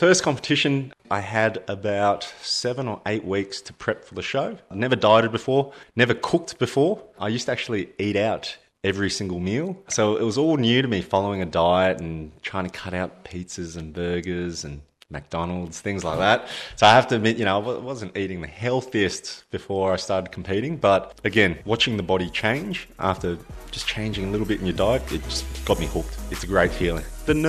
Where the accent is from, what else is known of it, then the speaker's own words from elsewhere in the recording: Canberra, Australian Capital Territory, Australia; born there; Yeah, I was born in Canberra in 84.